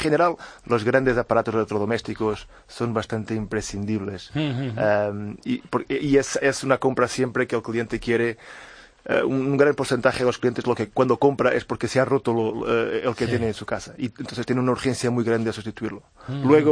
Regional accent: Portugal; Spanish is a second language; yo soy portugués. Estoy responsable por Worten España solo, pero soy portugués.

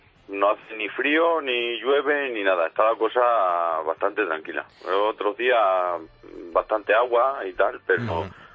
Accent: Toril, Extremadura, Spain; Toril pertenece a Extremadura.

